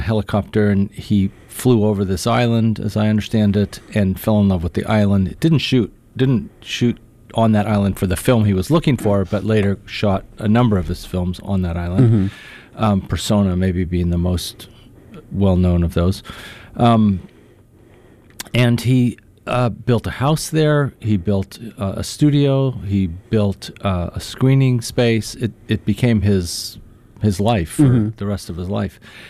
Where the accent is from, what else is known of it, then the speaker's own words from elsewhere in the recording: California, United States; I'm from the Bay Area, so I spent a lot of time in a theater in Berkeley that used to show art films